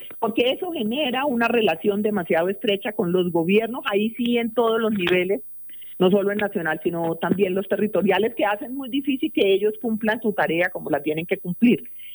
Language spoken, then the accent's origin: Spanish; Colombia; Yo sí creo que tenemos que hacer un esfuerzo como colombianos para ser capaces de convivir en esa diferencia que tenemos